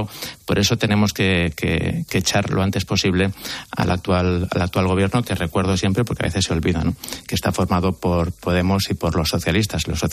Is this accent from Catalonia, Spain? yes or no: yes; Barcelona, Catalonia, Spain; Ahora cuando voy por España y digo, no, es que yo soy de Barcelona